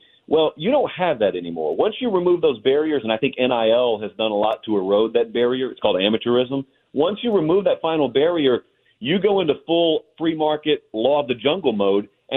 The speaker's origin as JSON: {"language": "English", "region": "the South", "country": "United States", "tie": "born or raised there", "said": "I am in the South. I grew up in the South. I live in the South. I'm in the South."}